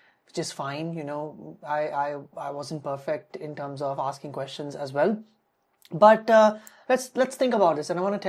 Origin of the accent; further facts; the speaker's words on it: India; English is a second language; I grew up in India, it's quite prominent there, hand-holding culture, the rat race and all these other things.